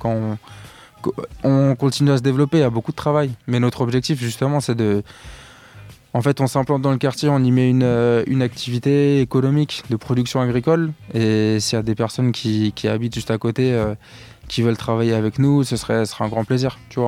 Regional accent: Paris, Île-de-France, France; born there; Après moi je suis né à Paris.

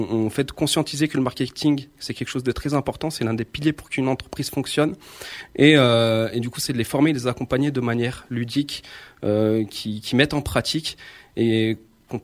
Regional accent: Saint-Martin-d'Hères, Auvergne-Rhône-Alpes, France; J'ai grandi à Saint-Martin-d'Hères. J'étais au collège Fernand Léger, pour ceux qui connaissent.

